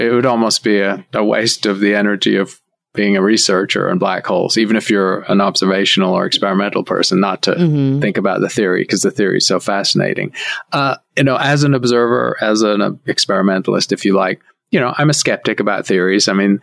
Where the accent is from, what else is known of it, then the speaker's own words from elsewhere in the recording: Scotland, United Kingdom; Well, actually, I'm a Scot, but if I used my original accent, you wouldn't understand some of the things I was saying.